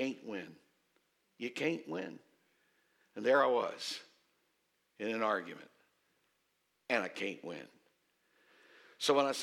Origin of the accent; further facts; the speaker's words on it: Waynesboro, United States; I was taking a walk in my hometown of Waynesboro.